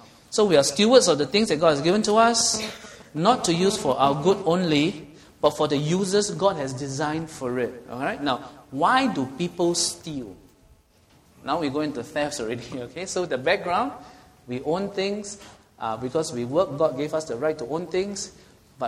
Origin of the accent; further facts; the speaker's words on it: Singapore; He's a Filipino, I'm a Singaporean, but what's our connection?